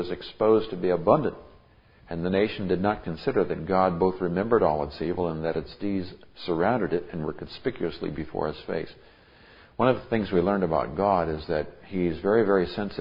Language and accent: English; Nigeria; I grew up in Nigeria. My parents are missionaries there.